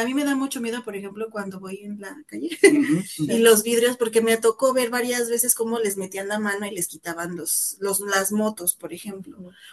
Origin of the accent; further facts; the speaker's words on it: Ecatepec, State of Mexico, Mexico; con mucha delincuencia. Un tiempo viví en mi infancia en Ecatepec.